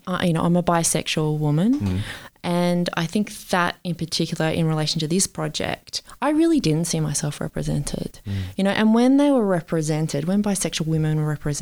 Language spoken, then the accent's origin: English; Melbourne, Victoria, Australia; I grew up in Melbourne, actually not too far from MGA.